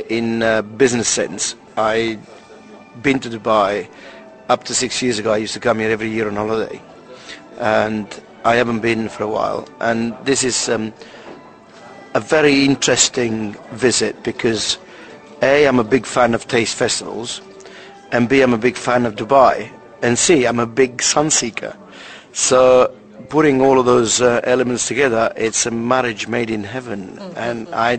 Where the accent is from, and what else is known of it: Italy; born or raised there; English is a second language; now in London, United Kingdom